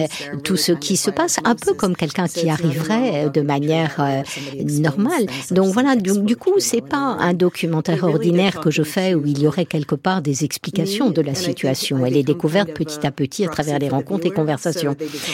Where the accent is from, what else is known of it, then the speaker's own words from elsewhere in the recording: United States; j'ai grandi aux États-Unis, donc je vois la Russie de l'extérieur.